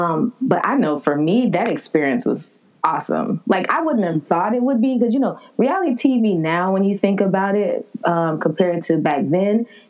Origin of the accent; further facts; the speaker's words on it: Florida, United States; because I grew up in Florida.